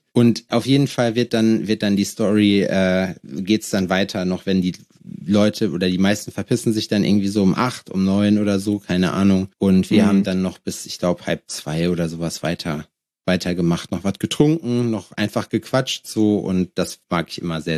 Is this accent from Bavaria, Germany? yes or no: no; Lüdenscheid, North Rhine-Westphalia, Germany; Willi und Söhne macht so in Lüdenscheid, wo ich herkomme, hinten in der Ecke, veranstaltet da eigentlich immer voll viele Sachen.